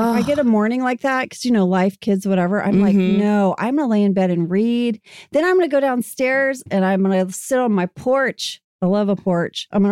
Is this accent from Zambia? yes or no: no; Indonesia; I grew up in Indonesia and we had a bidet.